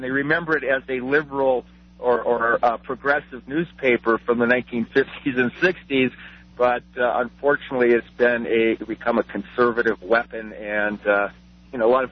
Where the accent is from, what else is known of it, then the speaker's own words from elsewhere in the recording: Milwaukee, Wisconsin, United States; I'm from Milwaukee, and I went to school in Madison